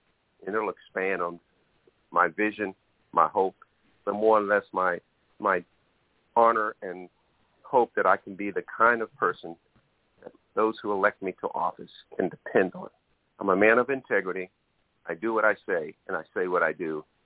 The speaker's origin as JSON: {"language": "English", "town": "Baltimore", "region": "Maryland", "country": "United States", "tie": "born or raised there", "said": "I grew up originally in Baltimore, Maryland"}